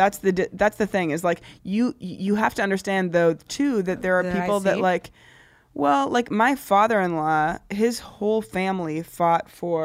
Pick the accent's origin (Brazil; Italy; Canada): Canada; now in United States; Look, as a Canadian moving to this country.